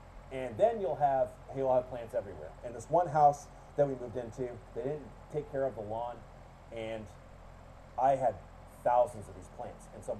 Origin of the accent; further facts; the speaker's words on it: Florida, United States; I'm from Florida. And there's a lot of things that grow in Florida naturally.